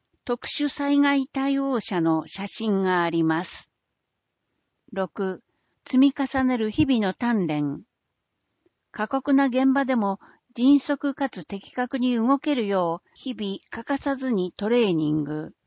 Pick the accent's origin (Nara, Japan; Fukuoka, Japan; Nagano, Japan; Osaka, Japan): Osaka, Japan; Hirakata; 私は枚方育ちで、町も人も大好きです。